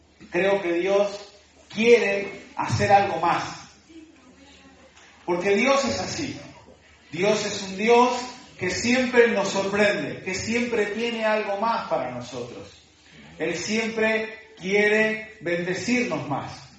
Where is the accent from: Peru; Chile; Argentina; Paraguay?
Argentina; now in Badajoz, Spain; Como recién el pastor presentaba, soy argentino. Sí, también llevo ya 18 años en España. 12 de ellos son los que llevamos en Badajoz junto con mi esposa.